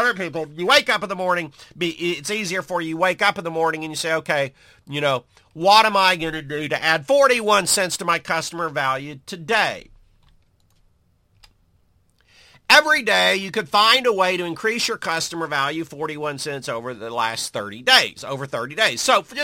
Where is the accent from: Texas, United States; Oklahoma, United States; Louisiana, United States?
Oklahoma, United States; Now, if this sounds highfalutin to you, and I'm from Oklahoma, excuse me